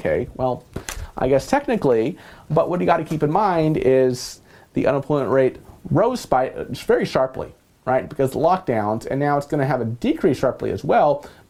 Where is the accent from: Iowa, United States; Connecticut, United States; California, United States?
California, United States; In my home state of California, just yesterday, Gavin Newsom said that, or he ordered that indoor non-essential businesses in 19 counties, including the county where I live, Los Angeles County, must close